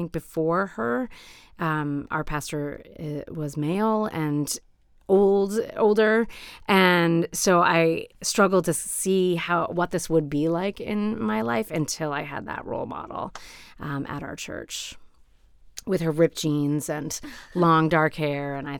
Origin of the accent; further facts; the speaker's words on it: Rhode Island, United States; So I grew up Lutheran in Rhode Island, so this is not a new faith for me.